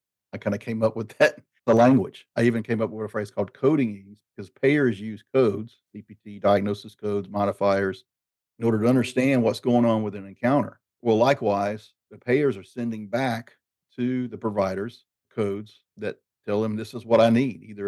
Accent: the South, United States; accent: Southern; especially with my Southern accent. Sometimes I can draw it out a little bit.

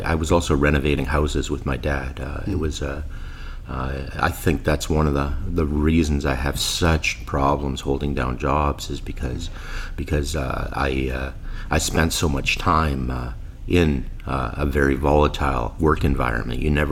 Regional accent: Winnipeg, Manitoba, Canada; born there; I was born here in Winnipeg.

